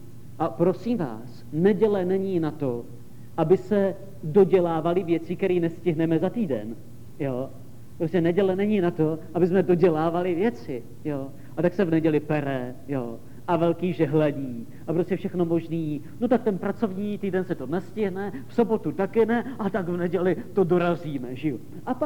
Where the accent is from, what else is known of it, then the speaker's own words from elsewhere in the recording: Soběšice, South Moravian Region, Czechia; My jsme ještě neměli auto, já jsem ze Soběšic, takže autobusem do Útěchova